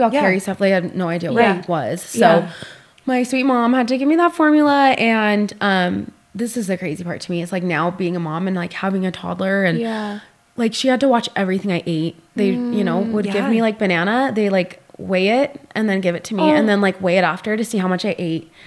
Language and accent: English; Alpine, Utah, United States; also born or lived in Texas; I grew up in Alpine, moved to Provo, went to Provo High, and, I had a couple years in Texas when I was little.